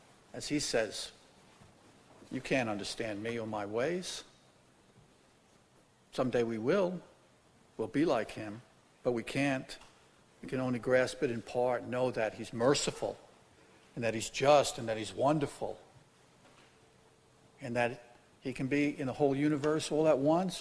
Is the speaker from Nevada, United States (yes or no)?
no; New York City, New York, United States; Come to where I grew up in Brooklyn, New York.